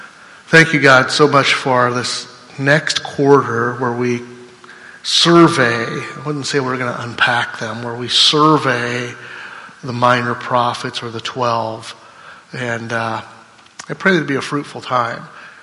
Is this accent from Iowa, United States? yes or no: yes; Iowa, United States; but we're from Iowa.